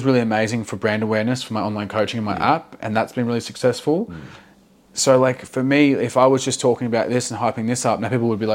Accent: Australia; Like we're Aussie, you know, it's pretty open.

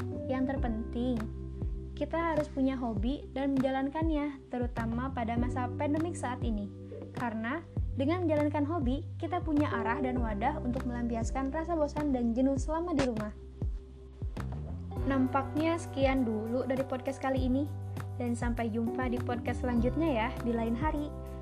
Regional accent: Purwakarta, West Java, Indonesia; born there; Lahir di Purwakarta, 3 Februari 2001.

